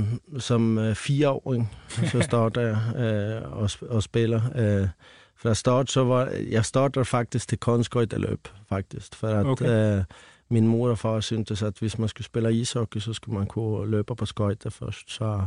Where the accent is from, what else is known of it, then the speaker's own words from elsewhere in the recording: Sweden; Danish is a second language; moved away as an adult; now in Denmark; jeg er en svensker, som kom i 1996 til Danmark for at spille ishockey som professionel.